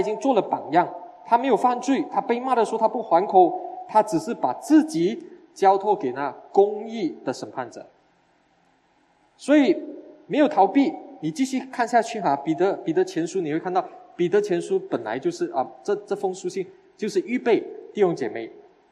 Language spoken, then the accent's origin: Chinese; Malaysia; 我的身份是我是马来西亚人，可是我是属基督的